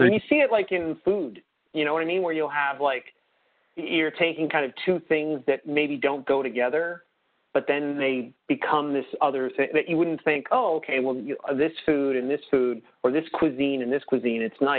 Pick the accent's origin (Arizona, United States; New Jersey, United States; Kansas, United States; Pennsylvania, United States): Pennsylvania, United States; Pittsburgh; and I'm from the Pittsburgh area